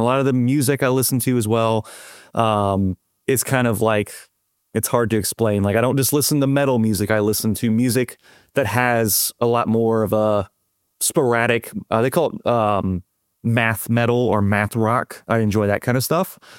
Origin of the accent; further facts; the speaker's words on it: Louisiana, United States; I'm Cajun French.